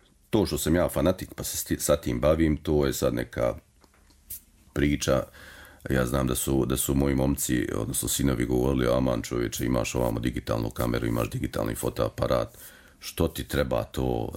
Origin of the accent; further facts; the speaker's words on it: Kraljevo, Šumadija and Western Serbia, Serbia; also born or lived in Subotica; now in Banja Luka, Bosnia and Herzegovina; rođen sam u Subotici, otac mi je bio vojno lice, odrastao sam u Kraljevu, u jednom finom, pitomom, šumadijskom gradu. Tu sam završio osnovnu i srednju školu, pošto mi je majka iz jednog sela ovdje u okolini Banja Luke.